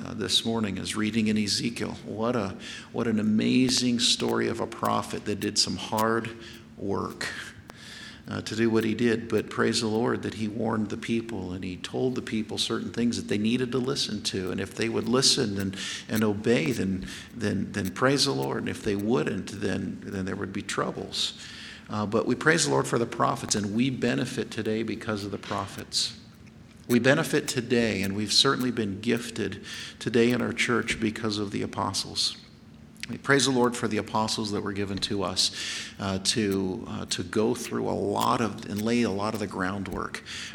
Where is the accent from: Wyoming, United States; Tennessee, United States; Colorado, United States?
Wyoming, United States; Rock Springs; the pastor that I had all growing up in Rock Springs, Wyoming, I was the first baby born in Grace Baptist Church in Rock Springs, Wyoming.